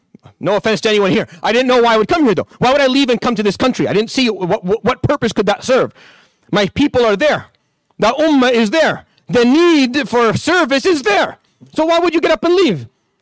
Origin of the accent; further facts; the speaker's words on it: Toronto, Ontario, Canada; born there; also born or lived in Syria; I was born in Richmond Hill. I was born in Toronto. I lived in Syria by choice. I studied there by choice. I stayed in the university there by choice. I got married and stayed there by choice.